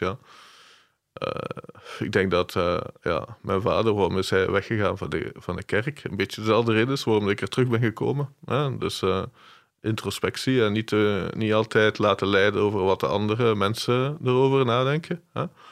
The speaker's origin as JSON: {"language": "Dutch", "town": "Diepenbeek", "region": "Flanders", "country": "Belgium", "tie": "born or raised there", "said": "Ik ben opgegroeid in Diepenbeek."}